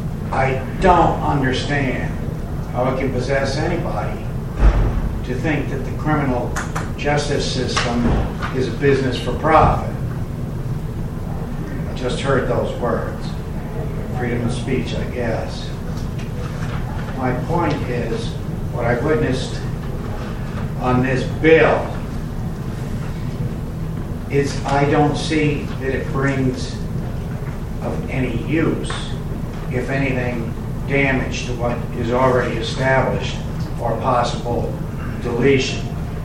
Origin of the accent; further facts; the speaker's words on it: Palmyra, Maine, United States; I'm from Palmyra, Somerset County.